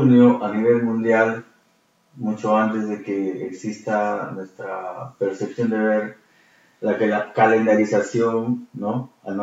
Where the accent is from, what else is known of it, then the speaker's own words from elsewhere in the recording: Peru; Por eso somos una cultura peruana que come mucho arroz